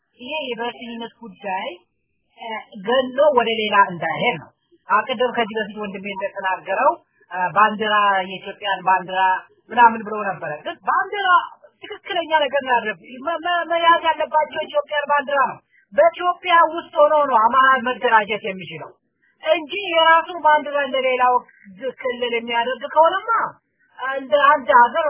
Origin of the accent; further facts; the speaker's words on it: Southern Nations, Nationalities, and Peoples' Region, Ethiopia; እኔ አማራ ነኝ፣ ከደቡብ ነው ተወልጄ ያደግኩት